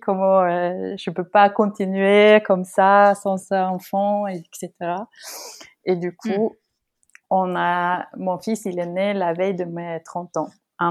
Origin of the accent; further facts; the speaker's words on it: Oslo, Norway; Oui, d'Oslo. Oui, c'est plus grand, on est plus anonyme